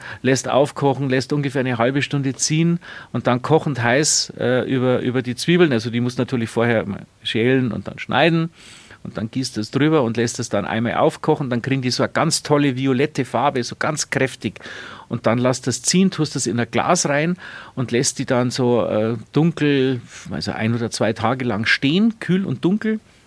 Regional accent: Bavaria, Germany; wie man bei uns in Bayern sagt.

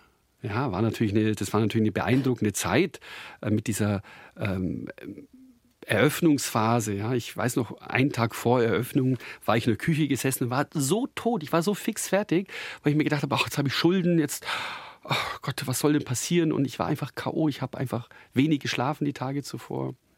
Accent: Füssen, Bavaria, Germany; Ich komme ja nicht aus Probstried, ich bin ja aus Füssen.

